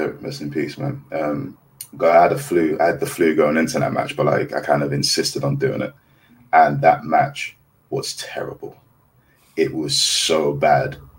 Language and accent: English; Kaduna, Kaduna State, Nigeria; I'm from up north, I'm from Kaduna